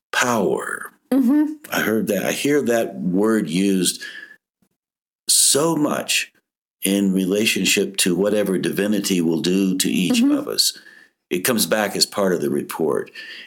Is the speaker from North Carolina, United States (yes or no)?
yes; Asheville, North Carolina, United States; I grew up in Asheville.